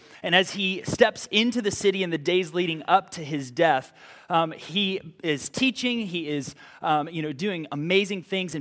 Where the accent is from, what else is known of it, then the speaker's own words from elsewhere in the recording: Tavares, Florida, United States; I don't know where you guys are all from, but I'm from Tavares, Florida.